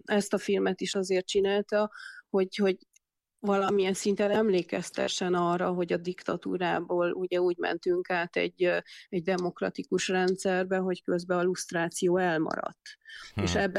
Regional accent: Cluj-Napoca, Cluj County, Romania; Egyrészt én kolozsvári vagyok, uh-huh. és én 21 éves voltam, amikor 1989. decemberében kitört a forradalom

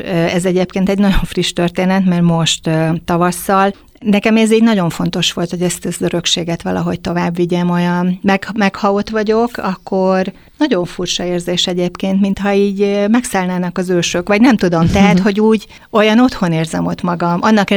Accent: Veszprém, Veszprém County, Hungary; Én Veszprémben születtem, és ugye sokáig ott is éltem

